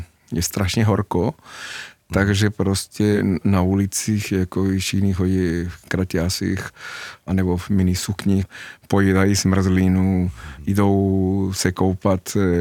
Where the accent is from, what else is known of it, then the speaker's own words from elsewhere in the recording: Argentina; když jsem vyrůstal v Argentině